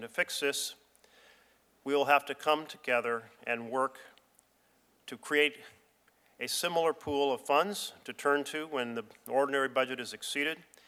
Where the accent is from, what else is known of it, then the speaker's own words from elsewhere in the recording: Oregon, United States; Forests are integral to the identity of my home state of Oregon.